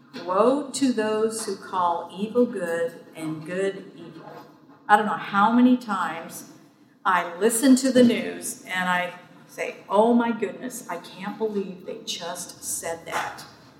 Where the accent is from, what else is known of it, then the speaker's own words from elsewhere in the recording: Utah, United States; I grew up in Utah. And Utah, we were a real minority.